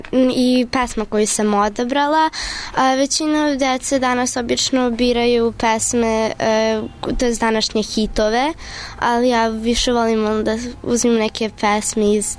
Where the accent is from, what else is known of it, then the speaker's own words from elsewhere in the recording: Serbia; Ja sam prvo dete iz Srbije